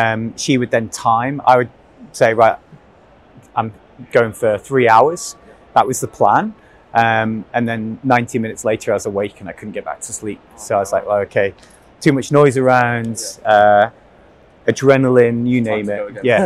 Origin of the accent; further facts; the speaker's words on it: Isle of Man; even though I'm from the Isle of Man and it's cold.